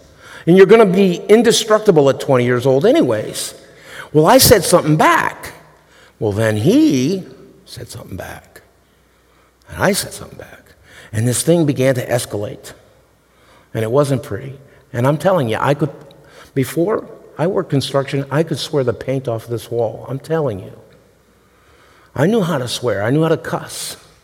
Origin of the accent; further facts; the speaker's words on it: Massachusetts, United States; back in Massachusetts. I grew up there in Western Mass.